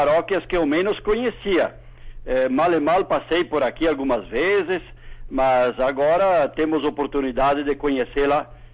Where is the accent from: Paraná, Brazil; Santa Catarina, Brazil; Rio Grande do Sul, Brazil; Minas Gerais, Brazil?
Rio Grande do Sul, Brazil; Tapejara; Eu sou natural de Passo Fundo, depois se emancipou Tapejara, então sou tapejarense